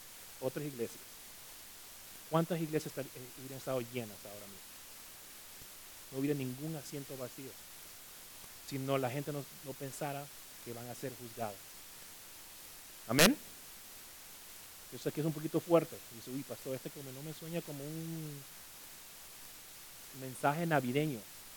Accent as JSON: {"language": "Spanish", "country": "Ecuador", "tie": "born or raised there", "said": "yo crecí en el Ecuador y no tenía una pelota de fútbol."}